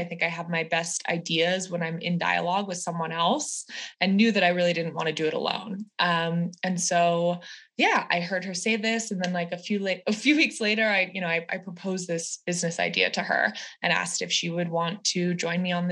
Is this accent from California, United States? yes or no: yes; San Francisco, California, United States; Rachel and I grew up together in San Francisco.